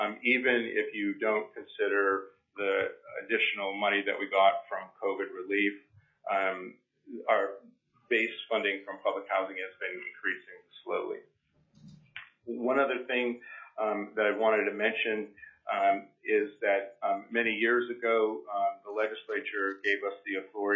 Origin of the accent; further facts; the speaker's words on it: Fairbanks, Alaska, United States; I was born and raised in Fairbanks, and I tend to revert back to my younger days as a parent to Fairbanks.